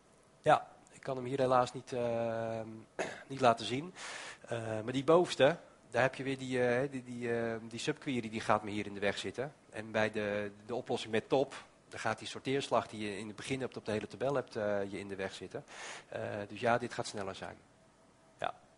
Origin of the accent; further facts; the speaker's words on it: Netherlands; Ik weet dat er commas in staan, maar ik ben een Nederlander.